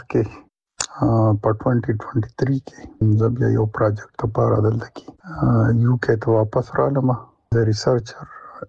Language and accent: Pashto; Gogdara, Khyber Pakhtunkhwa, Pakistan; او زمونږ کلی په سوات کې ګوګدره دی. ګوګدره یو وړکی شان کلی دی، د مینګورې نه یو 1 کیلومتر لاندې بریکوټ طرف ته. زما پیدایش د ګوګدرې دی او سه کال مې څلوېښت کاله عمر پوره شو